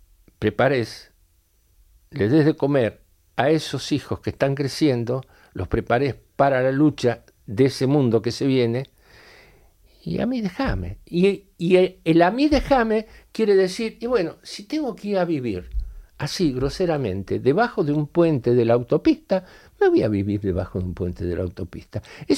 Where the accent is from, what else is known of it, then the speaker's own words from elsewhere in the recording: Argentina; Ahora, por ejemplo, en mi país, yo viví 6 décadas en Argentina.